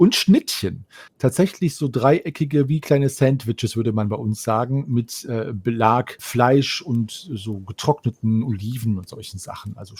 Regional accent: Canada; Weil ich bin Kanadier

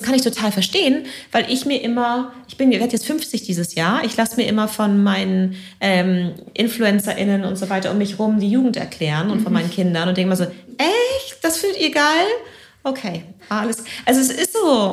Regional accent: United Kingdom; German is a second language; Aber ich bin ja Britin

